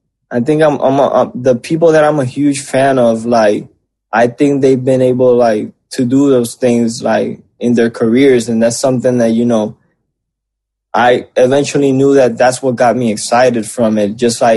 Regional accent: Puerto Rico; the dreams that you know we have growing up in Puerto Rico

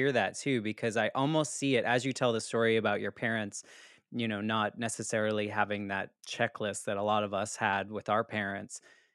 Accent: Boston, Massachusetts, United States; I'm from the Boston area too

